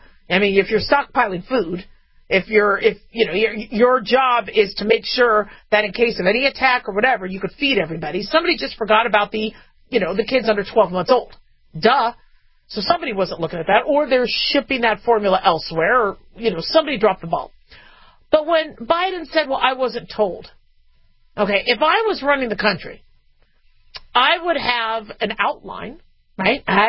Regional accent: United States; Listen, okay, I'm independent and I'm American.

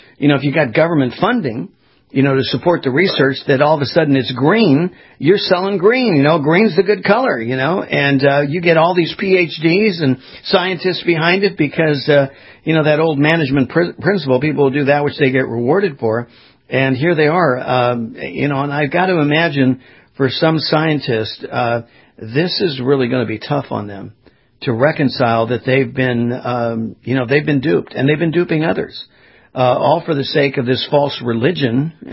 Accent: California, United States; I grew up in Southern California when I was a kid. I couldn't breathe some of the time.

